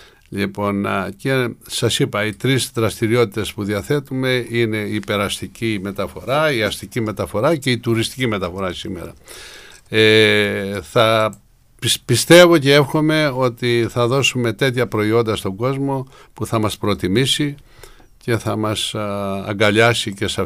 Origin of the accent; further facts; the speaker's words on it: Karyes, Peloponnese, Greece; Πάει στο χωριό μου που είναι η Καρίας Λακωνίας.